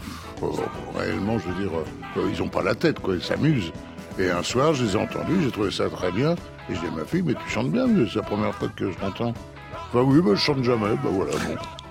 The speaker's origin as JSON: {"language": "French", "town": "Saint-Tropez", "region": "Provence-Alpes-Côte d'Azur", "country": "France", "said": "c'est en famille, ou avec des amis, bien sûr, chez moi, à Saint-Tropez, voilà."}